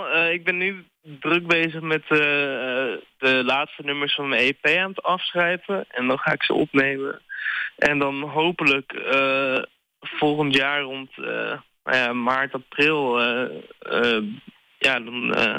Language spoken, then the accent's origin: Dutch; Groningen, Netherlands; Want ik kom helemaal uit Groningen.